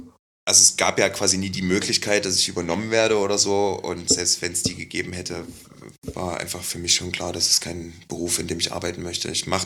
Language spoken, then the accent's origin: German; Leipzig, Saxony, Germany; ich komme aus Leipzig